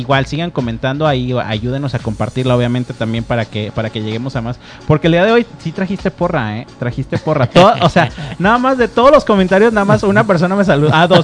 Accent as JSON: {"language": "Spanish", "town": "Arandas", "region": "Jalisco", "country": "Mexico", "tie": "born or raised there", "said": "no por el hecho de que no me guste haber nacido en Guadalajara, sino porque mi corazón literalmente es de Los Altos, es de Arandas. Entonces, yo soy oriundo de Arandas, Jalisco."}